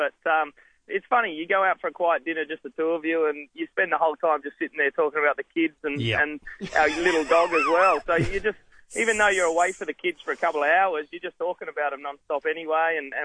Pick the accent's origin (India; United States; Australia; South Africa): Australia; Adelaide, South Australia; growing up in Adelaide, it's AFL or it's nothing, you know.